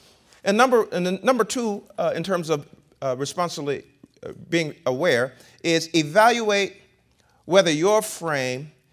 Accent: Chicago, Illinois, United States; born there; I was born in the inner city. I didn't want to go back. I knew nothing about the suburbs of Chicago.

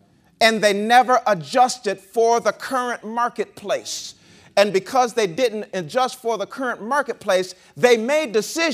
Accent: Chicago, Illinois, United States; born there; I was born in the inner city. I didn't want to go back. I knew nothing about the suburbs of Chicago.

